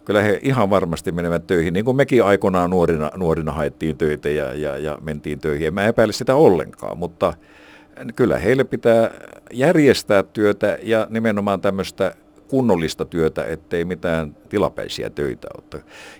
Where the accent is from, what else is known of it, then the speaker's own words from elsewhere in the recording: Alajärvi, South Ostrobothnia, Finland; kun mä oon Alajärveltä kotoisin, niin mä todella harrastin ruotsia siellä ja se on todella hyvä.